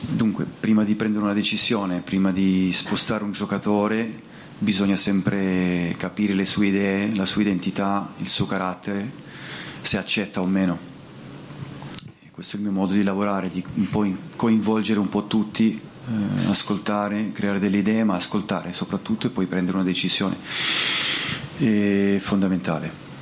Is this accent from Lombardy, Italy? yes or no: no; Bocchigliero, Calabria, Italy; also born or lived in Rossano; Io sono nato a Rossano, ma sono di Bocchigliero, un paese che io amo, perché voglio bene tanto alla gente che vive lì.